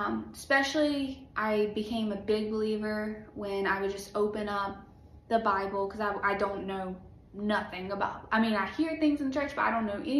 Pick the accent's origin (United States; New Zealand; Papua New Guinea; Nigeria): United States; Alabama; So I'm from Alabama. Church was always the number one thing.